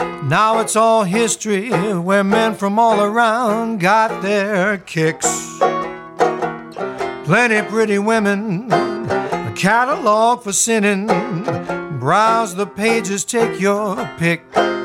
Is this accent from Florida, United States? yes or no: no; New Orleans, Louisiana, United States; connected to experiences I've had growing up in New Orleans.